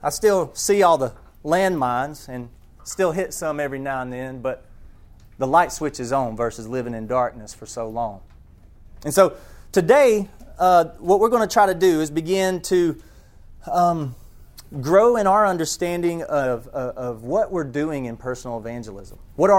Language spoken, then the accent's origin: English; Buford, Georgia, United States; now in North Carolina, United States; I am from Buford, Georgia. Anybody know where Buford, Georgia is?